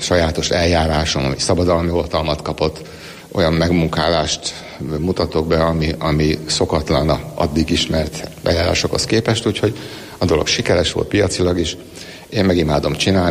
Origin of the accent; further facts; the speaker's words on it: Sárospatak, Borsod-Abaúj-Zemplén, Hungary; Én Sárospatakon nőttem fel